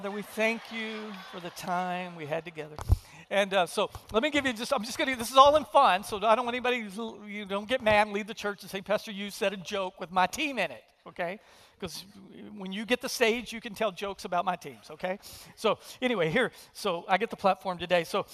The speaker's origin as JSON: {"language": "English", "region": "Texas", "country": "United States", "lives_now": "New Orleans, United States", "said": "I am a homer, so I'm originally from Texas. Heidi and I are. We've been here 18 years."}